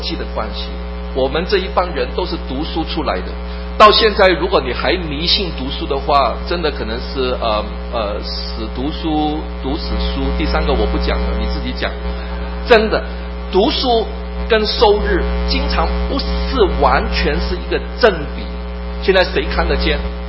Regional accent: Guangdong, China; 好像我们广东人所说卖猪啊，卖小猪一样卖到南洋

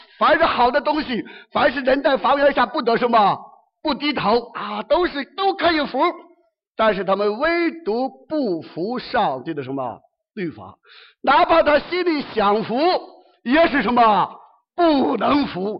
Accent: Shandong, China; 我们，我老家山东，不晓得你们能不能说

